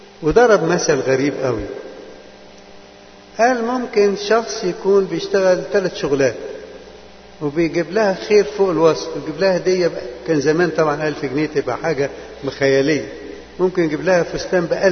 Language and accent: Arabic; Egypt; now in Canada; احنا مصريين